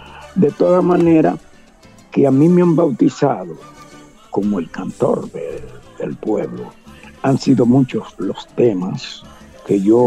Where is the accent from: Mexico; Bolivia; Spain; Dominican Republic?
Dominican Republic; son los mismos problemas que tenemos nosotros en Santo Domingo